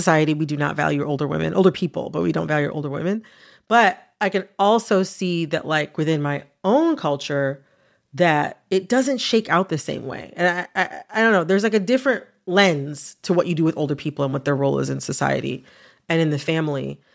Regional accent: United States; Like, I'm Black, I'm American.

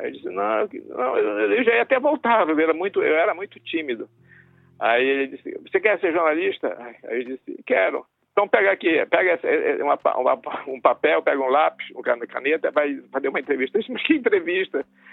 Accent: Pará, Brazil; born there; Avio é um micro camarão que só dá numa área do Tapajós, onde eu nasci

